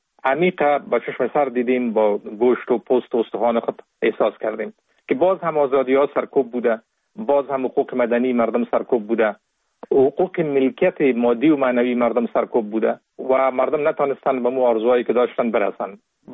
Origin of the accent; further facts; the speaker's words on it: Kabul, Afghanistan; born there; در سال 1970 متولد شدیم در کابل در یک خانواده روشن فکر.